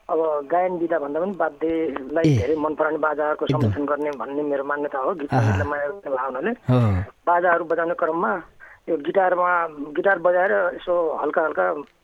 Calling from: Kohalpur, Lumbini Province, Nepal; म यता कोलपुर बाँकेदेखि

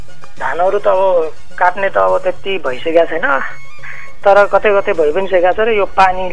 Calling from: Lumbini Province, Nepal; म यता बाँके जिल्लाको कोलगुरुबाट इन्द्रपुरा थुक्यो।

